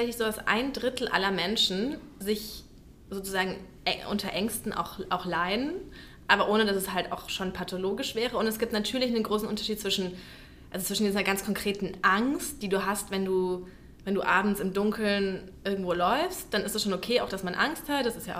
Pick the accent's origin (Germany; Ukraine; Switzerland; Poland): Germany; Bavaria; ich komme ja aus Franken.